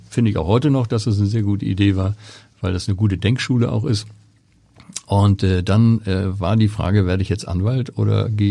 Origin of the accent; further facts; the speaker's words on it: Rheinbeck, Germany; wo ich groß geworden bin